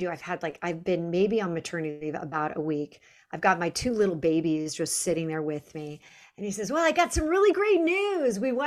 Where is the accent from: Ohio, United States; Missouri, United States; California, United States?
California, United States; I grew up in the Silicon Valley. I was a high-tech girl.